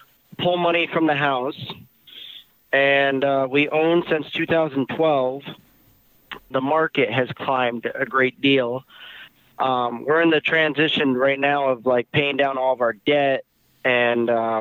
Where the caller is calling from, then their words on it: Fillmore, United States; Fillmore.